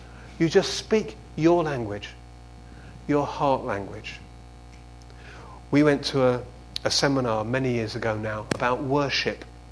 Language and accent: English; England, United Kingdom; as an English person, I like certain sorts of music that help me worship.